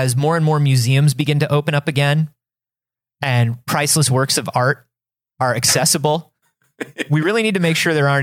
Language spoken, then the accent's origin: English; Florida, United States; Baby, I grew up in Florida.